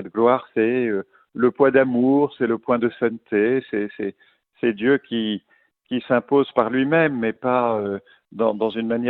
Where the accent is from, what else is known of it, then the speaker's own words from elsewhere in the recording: Montpellier, Occitanie, France; Je suis originaire de Montpellier, c'est surtout ça.